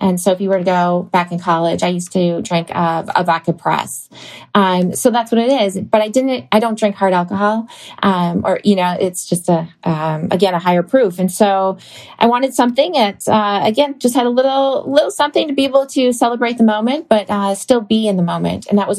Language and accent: English; Midwest, United States; I like beer being growing up in the Midwest